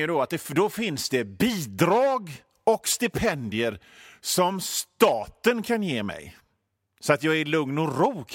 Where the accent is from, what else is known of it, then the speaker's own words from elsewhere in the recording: Hönö, Västra Götaland County, Sweden; also born or lived in Mölndal; och jag är född på Hönö, eller ja, rättare sagt i Mölndal, men växte upp, blev fraktad som bebis till Hönö, och Hönö ligger i Öckerö kommun.